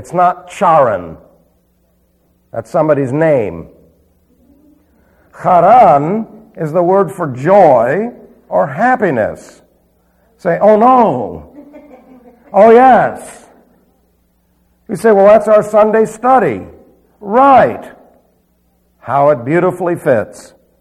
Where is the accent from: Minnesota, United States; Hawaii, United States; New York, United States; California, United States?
New York, United States; New York City; But I was raised in New York City.